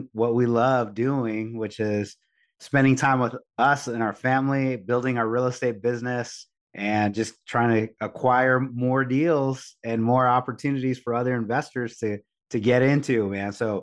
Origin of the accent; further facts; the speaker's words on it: Corpus Christi, Texas, United States; now in San Antonio, United States; And I grew up in Corpus Christi, which is down by the beach, 2 hours south. My dad moved. He was a transplant. He moved from San Antonio to Corpus. So I grew up in beach town.